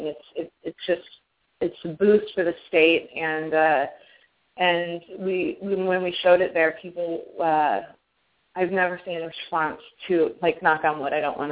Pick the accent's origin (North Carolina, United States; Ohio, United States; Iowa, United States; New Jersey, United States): Iowa, United States; Garner; Garner, Iowa, because that's where my parents grew up. It's my hometown.